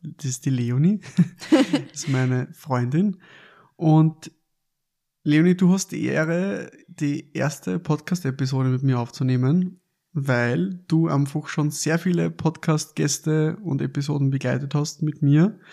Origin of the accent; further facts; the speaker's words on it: Mank, Lower Austria, Austria; Wir sind in meiner Heimatstadt Mank.